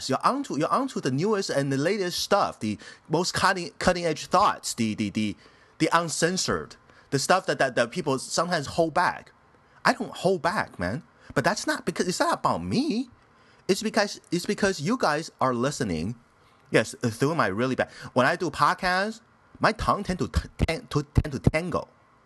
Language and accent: English; United States; I was like, excuse me, I'm American. Okay, forget I'm American.